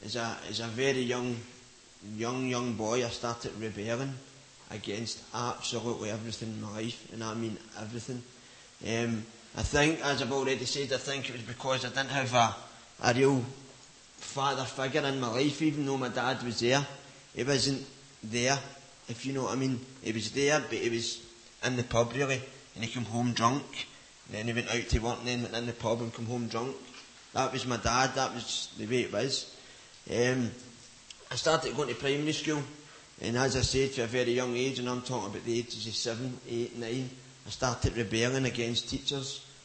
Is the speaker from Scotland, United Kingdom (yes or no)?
yes; Coatbridge, Scotland, United Kingdom; I was brought up in Coatbridge. It's in Glasgow, in Scotland. I was brought up with a good family.